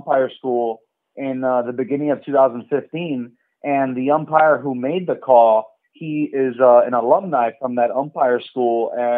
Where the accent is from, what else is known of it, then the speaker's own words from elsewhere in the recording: Miami, Florida, United States; Yeah. Born and raised in Miami. Lived here my whole life. I've only been on two plane rides my whole life.